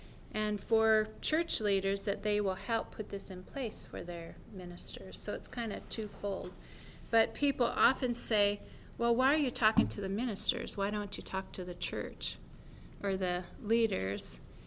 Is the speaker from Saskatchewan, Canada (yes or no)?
yes; Saskatchewan, Canada; also born or lived in Montana, United States; I grew up in Saskatchewan and Montana